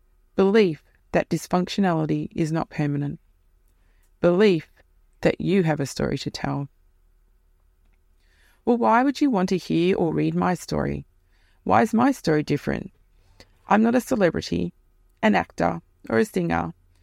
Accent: Alice Springs, Northern Territory, Australia; born there; I was born in Alice Springs, the true Aboriginal name being Mbamtra, belonging to the Arrernte people, traditional owners.

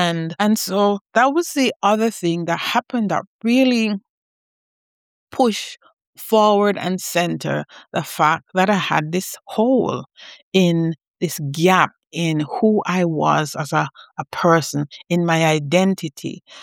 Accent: Jamaica; she's Jamaican, I'm Jamaican. Jamaica is a small country.

